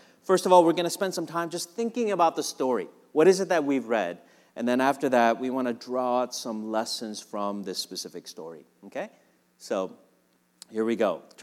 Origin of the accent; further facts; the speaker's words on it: Minnesota, United States; And this is actually a story that's near and dear to my heart because I grew up in Minnesota.